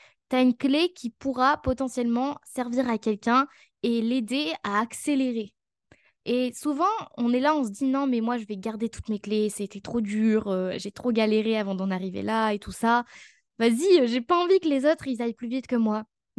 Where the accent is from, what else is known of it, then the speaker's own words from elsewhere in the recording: France; Et puis même en tant que Français, souvent, on n'est pas trop dans l'encouragement